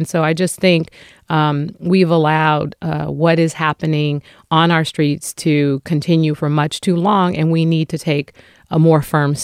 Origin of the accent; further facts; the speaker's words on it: San Francisco, California, United States; I grew up in San Francisco. I grew up in public housing. So many of my friends and family members grew up here.